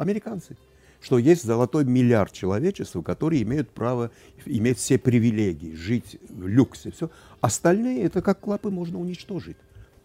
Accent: Saint Petersburg, Russia; born there; Санкт-Петербург. Несмотря на то, что я армянин, я не говорю Ереван. Я не родился в Ереване, так же, как мои родители, но Санкт-Петербург.

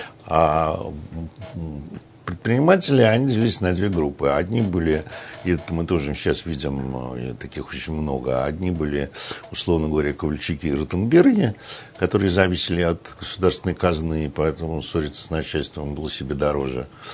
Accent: Saint Petersburg, Russia; Ну вот мы, петербуржцы, все это знаем по такому красному кирпичу.

